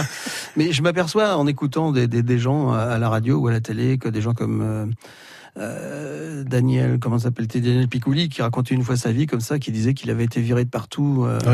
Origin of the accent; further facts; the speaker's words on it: Brest, Brittany, France; born there; Moi, je suis né à Brest. Je suis né à Brest, dans le grand ouest de la Bretagne, tout au bout de la terre.